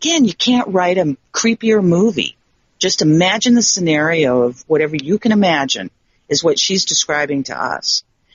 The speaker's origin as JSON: {"language": "English", "region": "Arizona", "country": "United States", "said": "because I'm mixed Indian from Arizona."}